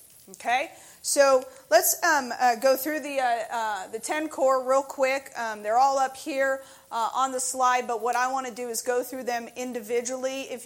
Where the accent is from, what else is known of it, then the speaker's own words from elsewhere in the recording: New York, United States; because I am originally from New York.